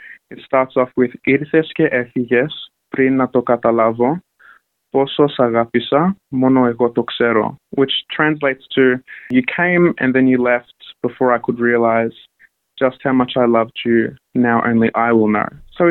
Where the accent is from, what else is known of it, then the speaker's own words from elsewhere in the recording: Australia; And I feel like being an Australian artist and incorporating my Greek heritage into my music, it's given me that opportunity to bring something new and bring something different to the table.